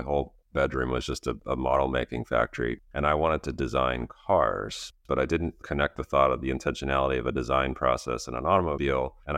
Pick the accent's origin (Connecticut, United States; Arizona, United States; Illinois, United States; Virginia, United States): Arizona, United States; Tucson; born there; I was born in Tucson, Arizona. My dad was a tennis pro, and he was working at the country club there.